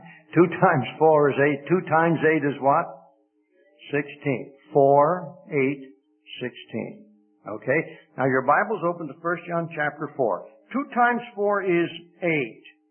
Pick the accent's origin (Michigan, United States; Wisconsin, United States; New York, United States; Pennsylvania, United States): Pennsylvania, United States; Philadelphia; I was raised in Philadelphia. It's no longer the city of brotherly love.